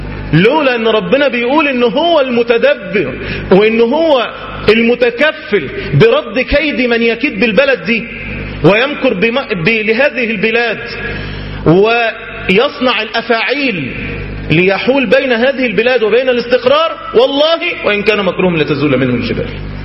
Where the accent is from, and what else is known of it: Egypt